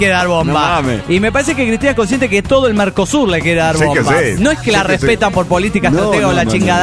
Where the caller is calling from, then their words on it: Cochabamba, Bolivia; de Cochabamba, Bolivia.